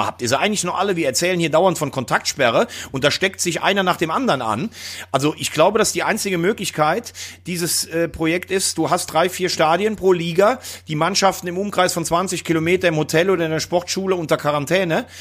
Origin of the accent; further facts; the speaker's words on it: Chile; German is a second language; das widme ich natürlich den Bergleuten in meinem Heimatland Chile